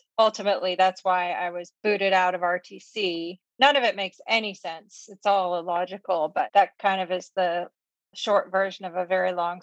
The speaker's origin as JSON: {"language": "English", "region": "England", "country": "United Kingdom", "tie": "born there", "said": "So yeah, I was born in England into Scientology."}